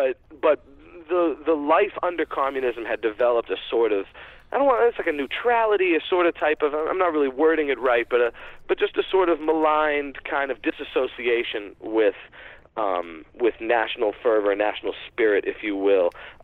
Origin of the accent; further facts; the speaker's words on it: Massachusetts, United States; I grew up in Massachusetts, where I grew up, my family, we weren't Dashnaks.